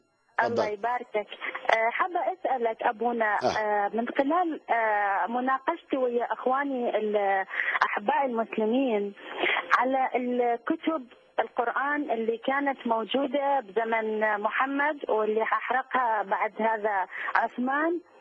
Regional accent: Iraq; انا عراقية واحنا متعودين كلها على القنابل والمتفجرة.

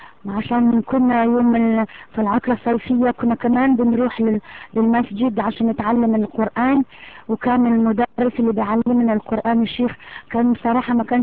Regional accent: Algiers, Algiers Province, Algeria; ولدت في الجزائر العاصمه، وكبرت وعشت هناك كتير، ومن عيله طبعا مسلمه.

